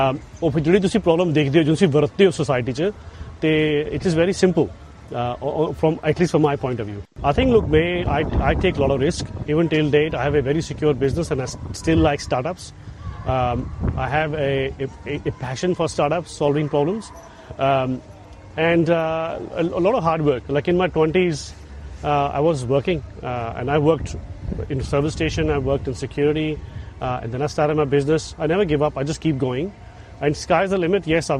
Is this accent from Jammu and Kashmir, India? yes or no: yes; Baramulla, Jammu and Kashmir, India; born there; ਮੈਂ ਕਸ਼ਮੀਰ ਤੋਂ ਇੱਕ ਬਹੁਤ ਹੀ ਛੋਟੇ ਇਲਾਕਾ ਬਾਰਾਮੂਲਾ ਹੈਗਾ, ਉੱਥੋਂ ਮੇਰੀ ਪੈਦਾਇਸ਼ ਹੋਈ ਦੀ ਹੈ